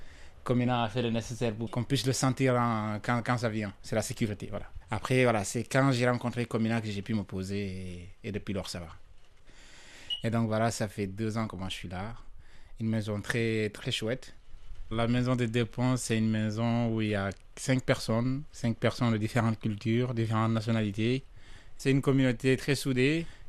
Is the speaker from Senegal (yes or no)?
yes; Senegal; moved away as an adult; now in Belgium; J'ai 29 ans. Je viens du Sénégal, je suis d'origine sénégalaise. Je suis arrivé en Belgique en 2018.